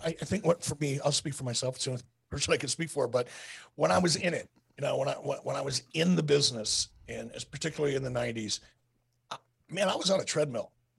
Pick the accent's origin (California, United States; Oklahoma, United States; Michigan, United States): Michigan, United States; Detroit; I remember as a kid growing up in Detroit with my dad listening to some of Muhammad Ali's fights on the radio